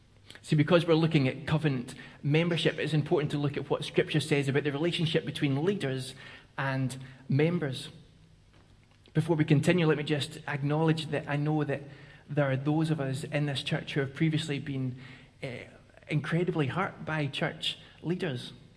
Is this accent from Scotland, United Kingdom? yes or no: yes; Scotland, United Kingdom; And I said, "No, actually, I'm from Scotland."